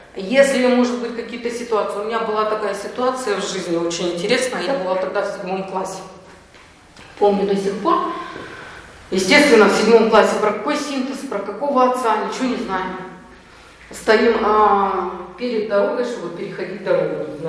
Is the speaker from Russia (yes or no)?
yes; Russia; born there; мы родились в России, это очень хорошо. И мы родились еще в переход, это тоже очень интересная эпоха, когда мы родились в переход